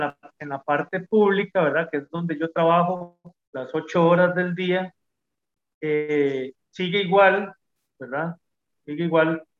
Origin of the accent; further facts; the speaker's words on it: San José, Costa Rica; born there; now in Heredia, Costa Rica; nací en San José el 31 de agosto de 1979.